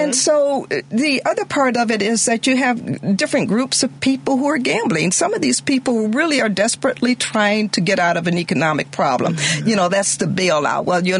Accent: Detroit, Michigan, United States; I'm from Detroit mm-hmm. Originally.

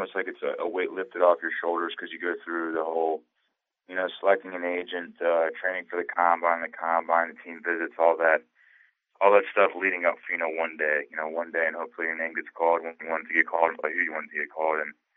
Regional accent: Cincinnati, Ohio, United States; You know, obviously I'm from Cincinnati. I think it would have been cool for the Bengals, you know, being back in your hometown, a team you grew up watching.

